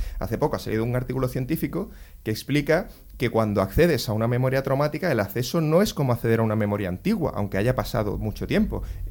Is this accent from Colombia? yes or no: no; Seville, Andalusia, Spain; Yo la siesta la tengo genética porque soy sevillano.